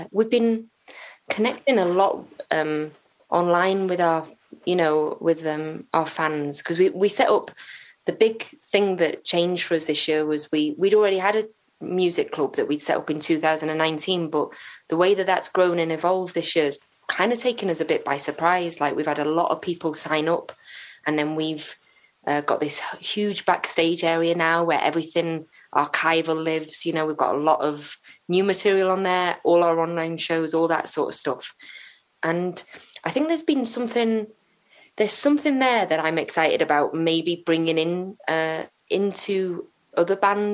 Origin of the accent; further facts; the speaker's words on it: Wales, United Kingdom; growing up in Wales